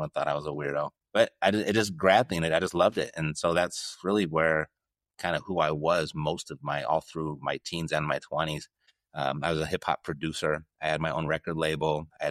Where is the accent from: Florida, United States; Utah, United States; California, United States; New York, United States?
California, United States; Irvine; also born or lived in Newport Beach, United States; Born and raised in Newport Beach, California at the famous Hoag Hospital. From there, I spent most of my elementary, middle school, in high school, all in Orange County. Ended up spending most of my time in Irvine.